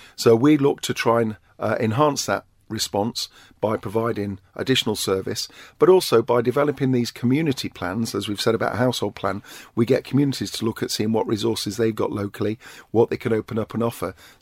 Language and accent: English; United Kingdom; Again, being British, we've got the good old Dunkirk spirit.